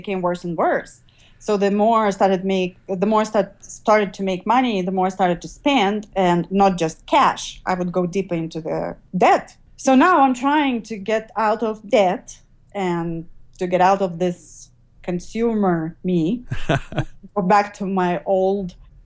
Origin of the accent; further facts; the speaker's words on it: Lithuania; born there; English is a second language; Back home, well, I was born in the Soviet Union, so mm-hmm. we didn't have much, and our stores didn't look the way American stores look, mm-hmm. and material things were not important. So when the Soviet Union collapsed and then Lithuania became independent